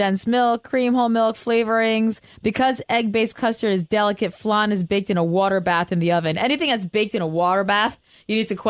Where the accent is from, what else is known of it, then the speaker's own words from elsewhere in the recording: United States; No, I know. I'm American.